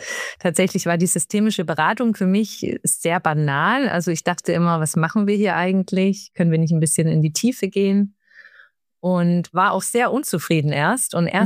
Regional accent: Stuttgart, Baden-Württemberg, Germany; Ich komme aus Stuttgart, bei Stuttgart.

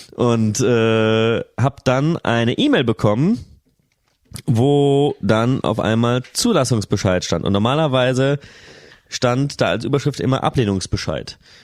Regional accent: North Rhine-Westphalia, Germany

